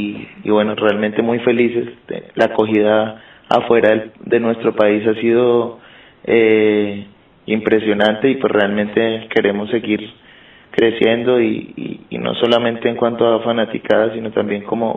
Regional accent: Colombia; born there; pues en Colombia, que es mi país natal

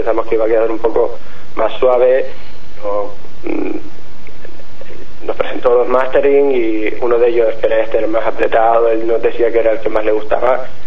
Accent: Canary Islands, Spain; Yo soy de Canarias como él también. Y nada, cuando éramos adolescentes íbamos por ahí con la guitarra en la playa

